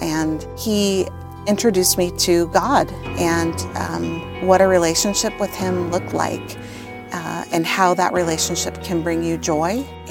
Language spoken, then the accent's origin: English; Buffalo, New York, United States; I grew up in Buffalo, New York.